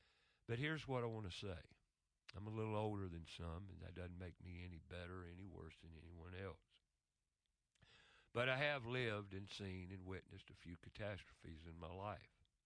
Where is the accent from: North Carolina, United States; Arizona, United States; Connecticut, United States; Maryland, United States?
North Carolina, United States; Charlotte; I grew up in the North Carolina mountains, and when I say that, no, I was raised in Charlotte, but I had aunts, uncles, and cousins